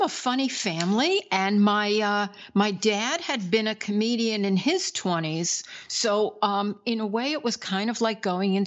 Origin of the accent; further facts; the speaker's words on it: Brooklyn, New York, United States; Yes, but I grew up in Brooklyn in the gritty era.